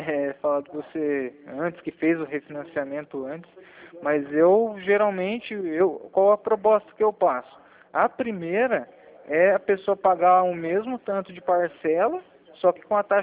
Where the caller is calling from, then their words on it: Paraná, Brazil; Eu tô ligado do Paraná, né?